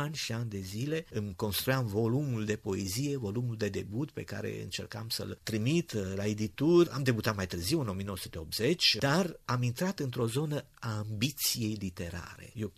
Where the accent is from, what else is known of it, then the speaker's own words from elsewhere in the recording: Rădăuți, Suceava County, Romania; băiatul care eram eu atunci de la Rădăuți